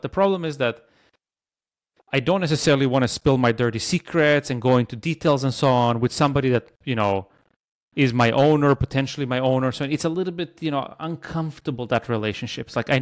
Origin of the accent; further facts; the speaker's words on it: Sweden; at least maybe that we are like from Sweden, so maybe we're a little bit naive in this sense